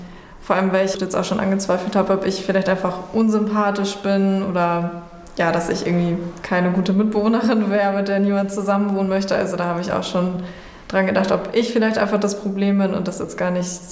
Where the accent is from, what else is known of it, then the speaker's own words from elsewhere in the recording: Hamburg, Germany; now in Münster, Germany; nochmal eine neue Stadt und nochmal was Neues sehen, weil ich halt immer nur in Hamburg gewohn